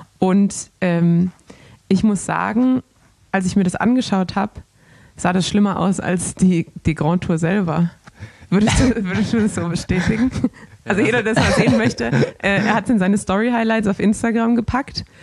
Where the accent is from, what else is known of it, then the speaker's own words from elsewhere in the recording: Baden-Württemberg, Germany; für mich als Schwabe